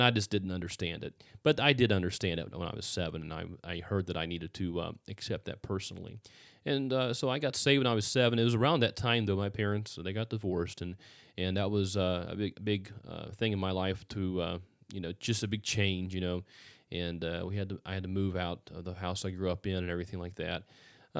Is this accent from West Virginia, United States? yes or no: yes; West Virginia, United States; I grew up in West Virginia. You know, that's and everything, all the rumors you hear about West Virginia, they're all true.